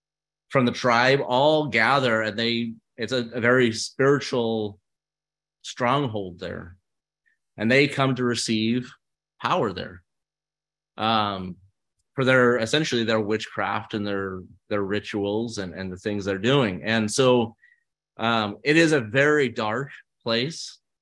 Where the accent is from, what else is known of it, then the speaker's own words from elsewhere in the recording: Emmanuel Mission, United States; now in Wisconsin, United States; I am from Emmanuel Mission on the Navajo Reservation, and which is kind of right by the Four Corners.